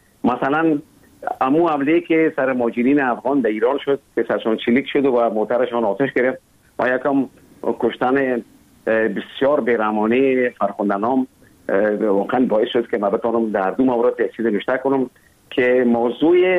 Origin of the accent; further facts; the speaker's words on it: Kabul, Afghanistan; born there; اصلا زادگاه من کابل است ولی همطور که گفتم زیاد ما در دیگه ولایت هم بودیم